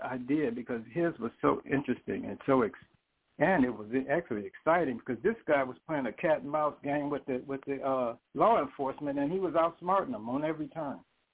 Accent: Detroit, Michigan, United States; Okay, I was raised in Detroit.

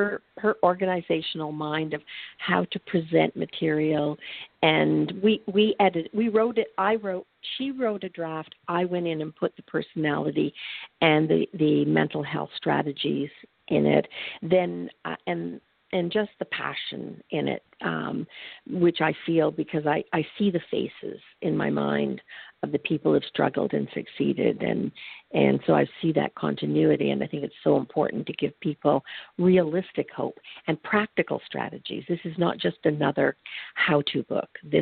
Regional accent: Canada; And I'm from Canada.

